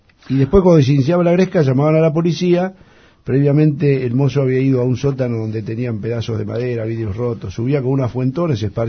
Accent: Ingeniero White, Buenos Aires Province, Argentina; born there; Bueno, yo nací en Ingeniero Guay, en el puerto al lado de Bahía Blanca. Pertenece a Bahía.

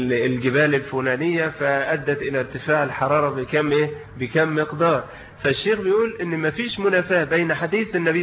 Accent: Egypt; طبعا احنا عندنا في مصر مهما يعني الشمس تزيد فالامر ايه؟ محتمل واعتاده الايه؟ الناس. وبيبقى الصيف عندنا ربيع بالنسبة لايه؟ لدول اخرى تتعدى وتتخطى فيها درجات الحرارة 47 و48

